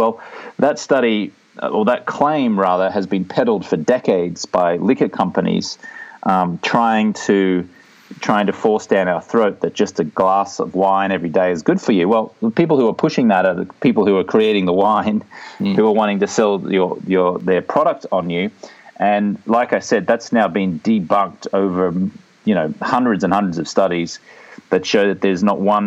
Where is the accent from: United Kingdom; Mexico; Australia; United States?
Australia; I grew up in the Australian culture where it's just normal that you have, you know, a drink or two each night, you have a few more on the weekends.